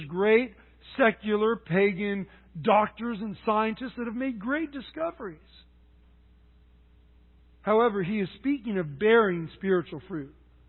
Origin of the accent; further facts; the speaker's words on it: San Luis Obispo, California, United States; I grew up in San Luis Obispo, which is a great agricultural area.